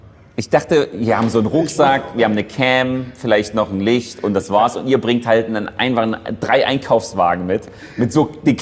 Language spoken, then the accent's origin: German; Leipzig, Saxony, Germany; Leipzig. Also ist schon groß.